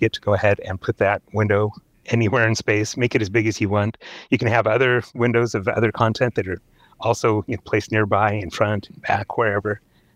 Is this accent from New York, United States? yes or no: no; Seattle, Washington, United States; To give you a little background, I grew up in Seattle.